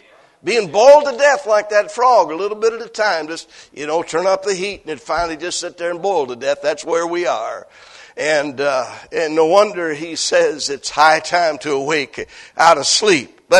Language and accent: English; Michigan, United States; Now, I grew up in Michigan, and I can remember when I was probably about 8 or 9